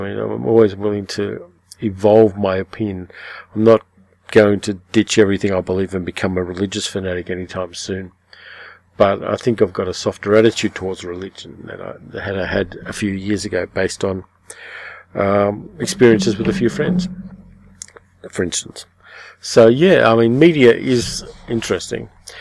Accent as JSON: {"language": "English", "country": "Australia", "said": "Hugh Jackman being an Australian, I'm contractually obliged to see anything he's"}